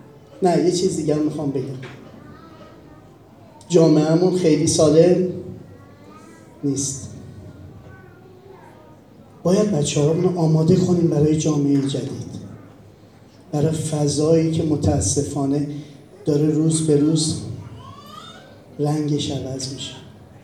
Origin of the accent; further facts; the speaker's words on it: Tehran, Tehran Province, Iran; من خودم بچه تهرانم، اما مرحوم پدر و مادر از موقع ازدواج اومدن تهران تو شهرستان